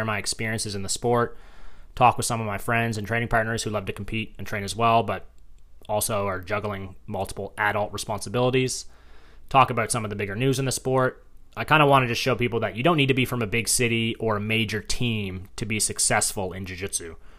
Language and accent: English; Wellington, Nova Scotia, Canada; my hometown of Wellington, Nova Scotia, clocks in just at about over 2,000. So I'm from quite a small place